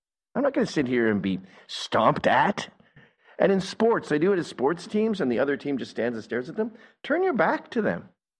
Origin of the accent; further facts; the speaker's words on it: England, United Kingdom; born there; also born or lived in China / Taiwan / Singapore / Australia; I've lived all over the world. China. I was born in England. My parents are Scottish. We used to go back there every year. Taiwan, Singapore, Australia. And I've been all over Europe.